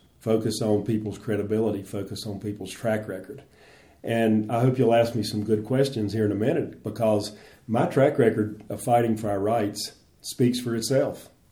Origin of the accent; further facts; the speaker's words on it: Virginia, United States; born there; And I was born in Virginia, spent a lot of my career in the southeastern U.S. working for university and the government.